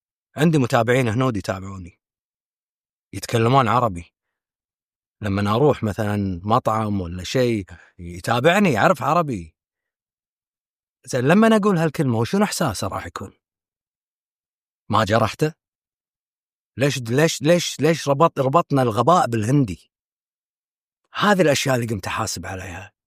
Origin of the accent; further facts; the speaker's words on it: Kuwait; صارت سالفة عندنا بالكويت